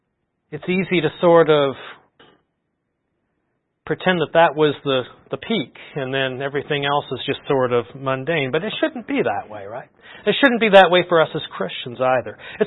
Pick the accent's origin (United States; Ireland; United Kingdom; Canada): Canada; I'm Canadian, so you have to bear with me on some of these references.